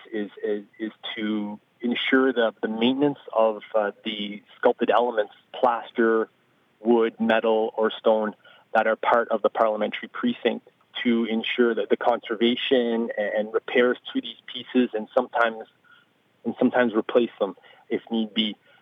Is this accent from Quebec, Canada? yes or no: yes; Bristol, Quebec, Canada; So I grew up in the Pontiac. More precisely, I grew up in Bristol. My parents have a farm there, 350 acres.